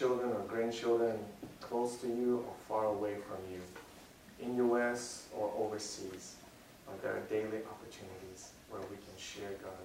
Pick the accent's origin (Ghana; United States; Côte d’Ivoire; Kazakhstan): Kazakhstan; I was born and raised in Kazakhstan, so all my relatives, all my cousins, they're all there. They're second and third generation already